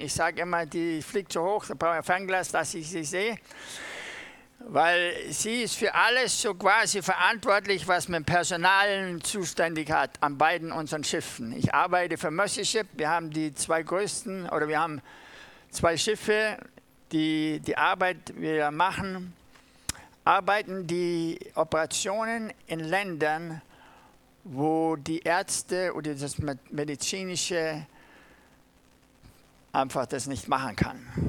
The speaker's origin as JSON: {"language": "German", "country": "Germany", "said": "ich bin Deutscher, auch wenn manche sagen, dein Deutsch ist ein bisschen kauderwellisch"}